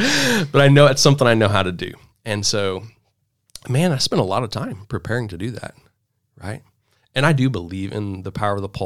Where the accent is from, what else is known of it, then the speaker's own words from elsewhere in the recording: Coweta, Oklahoma, United States; and I grew up here in Oklahoma in Coweta. Nobody knows where Coweta is.